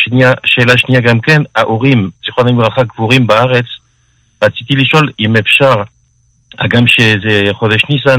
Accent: Île-de-France, France; מצרפת, על יד פריז.

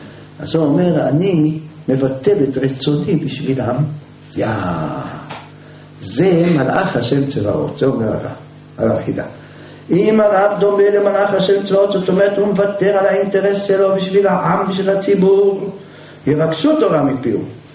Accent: Jerusalem, Jerusalem District, Israel; אתם קרובים לים, אנחנו הירושלמים רואים ים מתבלבלים

